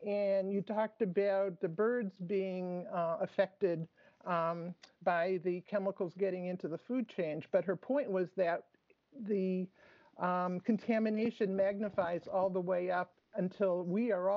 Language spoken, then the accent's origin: English; Detroit, Michigan, United States; I grew up in Detroit.